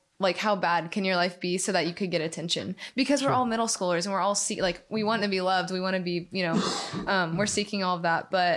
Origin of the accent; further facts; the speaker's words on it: Woodstock, Georgia, United States; I'm in Woodstock, Georgia.